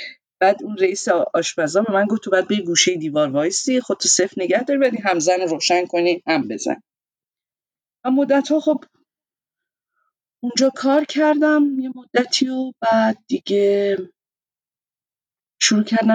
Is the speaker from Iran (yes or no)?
yes; Iran; moved away; همین دلیل اصلا از ایران اومدم بیرون،